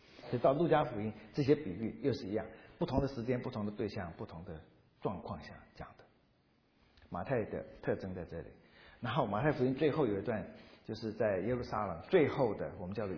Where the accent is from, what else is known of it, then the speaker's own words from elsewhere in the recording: China; 有些人是我们中国人的古画叫做工笔画